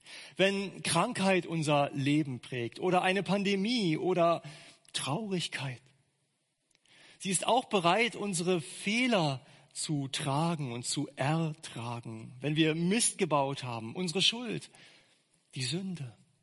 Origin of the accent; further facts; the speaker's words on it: Berlin, Germany; accent: Berlinerisch; so würde man auf Berlinerisch sagen, im Zungenschlag meiner Heimatstadt.